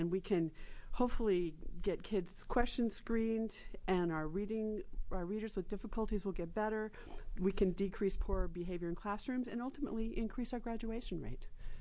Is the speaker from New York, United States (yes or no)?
no; Lyons, Oregon, United States; I'm from Lyons, Oregon, in Marion County.